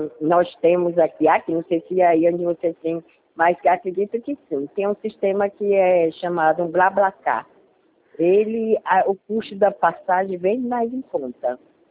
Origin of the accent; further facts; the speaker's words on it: Salvador, Bahia, Brazil; de Salvador. Sou de Salvador. Eu estou morando hoje aqui.